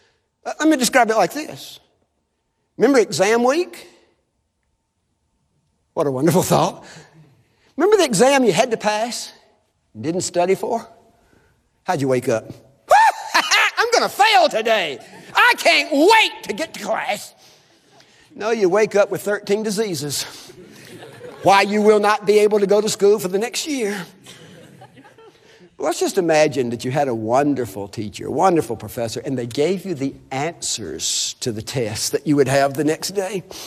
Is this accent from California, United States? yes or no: no; Mississippi, United States; I understand that because I'm from Mississippi.